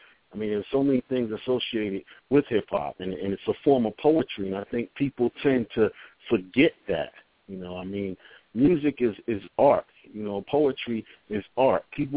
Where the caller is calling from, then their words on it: New Jersey, United States; I'm calling in from New Jersey.